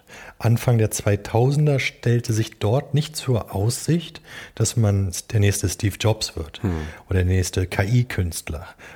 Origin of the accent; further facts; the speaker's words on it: Berlin, Germany; Und ich komme hier aus dem Norden von Berlin, Ostdeutschland.